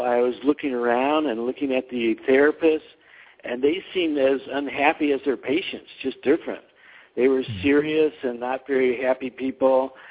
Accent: Denver, Colorado, United States; Well, I had a normal childhood. I come from Denver, Colorado. My parents were, you know, just normally college-educated people.

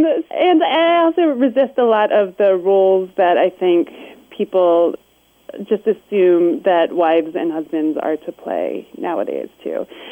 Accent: New York, United States; now in Florida, United States; I come from upstate New York, which is its own place. You know, it's cold and hilly, and Florida is incredibly hot and flat.

